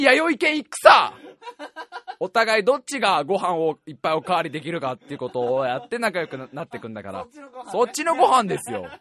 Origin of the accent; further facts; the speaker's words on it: Saitama, Japan; 埼玉生まれ埼玉育ち